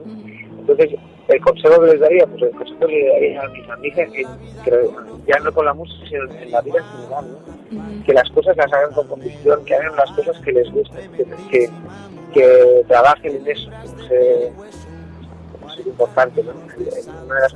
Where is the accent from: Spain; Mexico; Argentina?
Spain; somos españoles y la fiesta nos va mucho